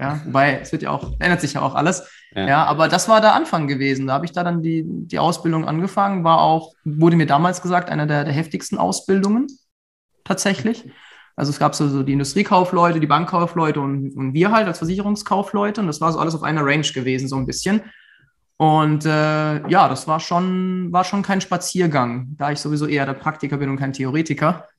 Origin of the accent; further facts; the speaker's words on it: Offenburg, Baden-Württemberg, Germany; Ich bin dann von Offenburg, wo ich herkomme, nach Heidelberg gegangen.